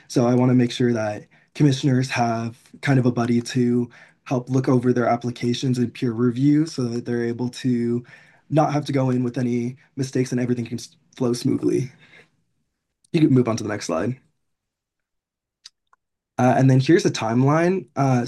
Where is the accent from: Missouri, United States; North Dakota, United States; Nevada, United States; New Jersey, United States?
Nevada, United States; Las Vegas; I'm from Las Vegas. I've lived there for about 10 years now.